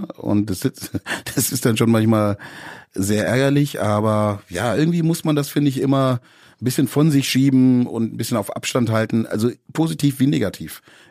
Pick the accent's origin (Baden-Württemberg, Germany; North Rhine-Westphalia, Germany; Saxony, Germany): Baden-Württemberg, Germany; Also ich bin ja Schwabe, bin im Schwabenland aufgewachsen